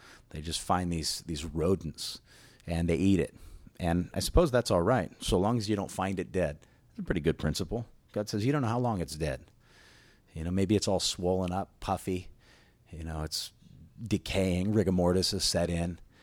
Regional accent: Hawaii, United States; When I was a kid, I grew up on the North Shore, and we'd see these mongoose killed on the street

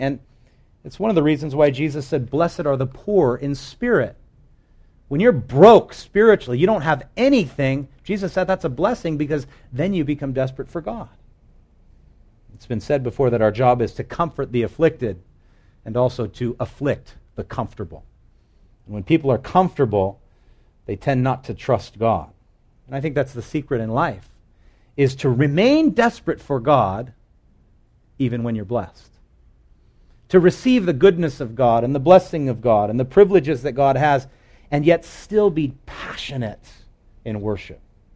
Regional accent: Wahiawa, Hawaii, United States; born there; I was born in Wahiwa, so I'm kind of from the ghetto.

